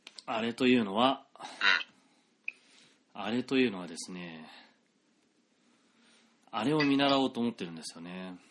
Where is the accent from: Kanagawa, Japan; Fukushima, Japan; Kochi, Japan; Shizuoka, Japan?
Fukushima, Japan; 僕の実家の福島、